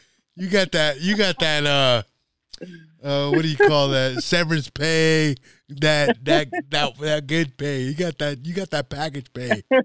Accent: Nebraska, United States; Here's the thing. I grew up in Nebraska.

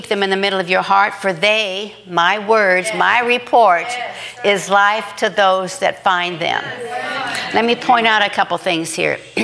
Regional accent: Nebraska, United States; It's just like when I grew up in Nebraska, and I always loved my garden. I had a big garden. I lived out in the country.

